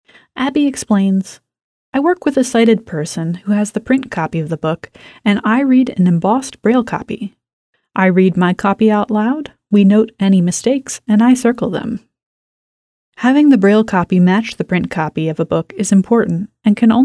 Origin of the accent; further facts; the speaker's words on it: Olympia, Washington, United States; I have lived in the Seattle area for most of my life, growing up in Olympia and attending Cornish College of the Arts, right next door